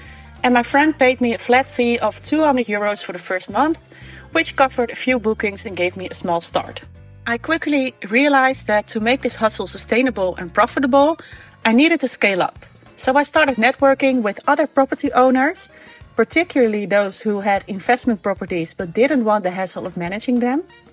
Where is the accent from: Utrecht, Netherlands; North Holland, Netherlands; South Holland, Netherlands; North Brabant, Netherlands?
North Holland, Netherlands; Amsterdam; from Amsterdam.